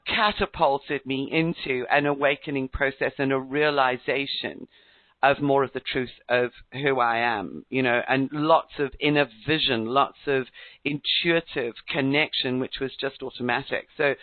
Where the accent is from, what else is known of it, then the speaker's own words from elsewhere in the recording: South Africa; also born or lived in England; I was born in England, grew up in South Africa, and I was told I had to return to England.